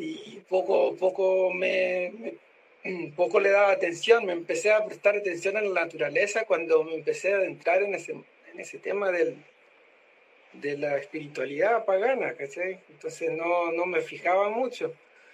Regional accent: São Bernardo do Campo, São Paulo, Brazil; para mí yo nací en Sao Paulo y Sao Paulo es una tierra gris, es un poco como Santiago, pero sin la cordillera.

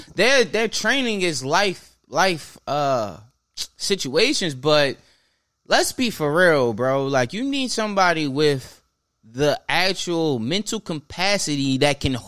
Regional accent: Baltimore, Maryland, United States; you're always gonna be Weebe because I'm from Baltimore.

